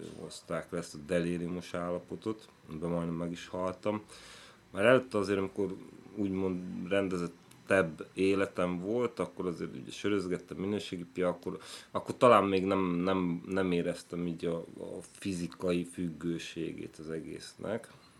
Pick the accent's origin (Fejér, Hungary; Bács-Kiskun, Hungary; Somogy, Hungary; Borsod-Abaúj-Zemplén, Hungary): Fejér, Hungary; Székesfehérvár; born there; now in Budapest, Hungary; 36 éves, Székesfehérváron születtem, most már egy ideig Budapesten lakok.